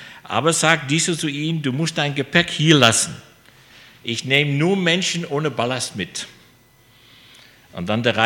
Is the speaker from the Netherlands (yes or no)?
yes; Netherlands; Ich bin Holländer